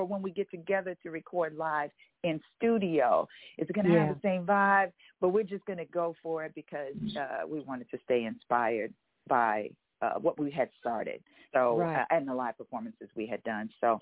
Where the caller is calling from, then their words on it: Los Angeles, California, United States; Calling from Los Angeles. That's where we're based out